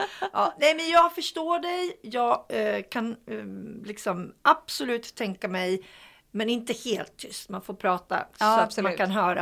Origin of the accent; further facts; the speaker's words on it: Norrland, Sweden; Jag kom från Norrland.